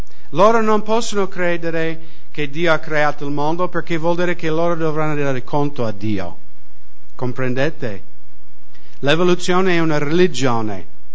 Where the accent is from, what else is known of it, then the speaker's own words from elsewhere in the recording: United States; Italian is a second language; now in Italy; negli Stati Uniti, da dove vengo io